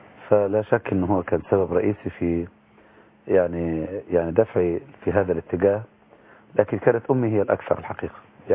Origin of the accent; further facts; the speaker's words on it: El Ghouri, Monufia Governorate, Egypt; انا من قريه الغوري، مركز بركه السبع، محافظه المنوفيه، في يعني بين طنطا واسنا، يعني في يعني احنا في يعتبر في وسط المسافه تقريبا بين القاهره والاسكندريه.